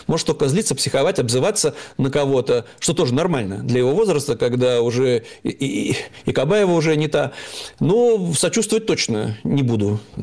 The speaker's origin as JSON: {"language": "Russian", "region": "Saint Petersburg", "country": "Russia", "tie": "born or raised there", "said": "Это все в моем родном городе, в Санкт-Петербурге, он пережил в 96-м году"}